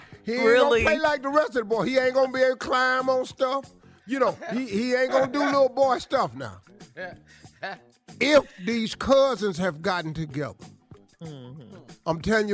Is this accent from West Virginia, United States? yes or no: yes; West Virginia, United States; I'm from West Virginia. I've seen a couple of people that stayed up the road.